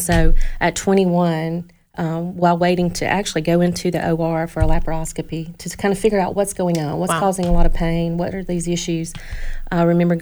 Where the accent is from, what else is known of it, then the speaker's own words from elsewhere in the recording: Alabama, United States; And it's neat how God puts your journey together, because I'm originally from North Alabama.